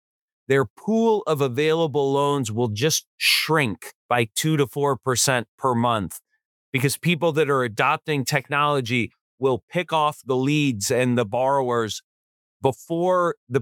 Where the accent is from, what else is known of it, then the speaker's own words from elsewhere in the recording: Michigan, United States; So I don't think they're going to stand up in the state capitals of like my home state in Lansing, Michigan